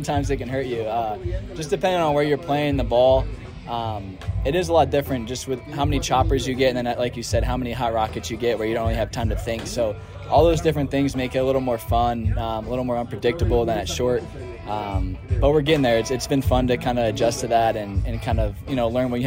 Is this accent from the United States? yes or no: yes; East Coast, United States; So I'm from the East Coast, but I always love the West Coast